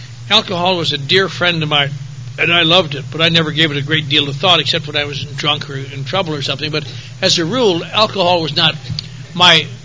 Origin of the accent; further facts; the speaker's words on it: Eau Claire, Wisconsin, United States; you know, I grew up in a little town called Eau Claire, Wisconsin, which is not far from here. And I was raised in the Norwegian Lutheran Church.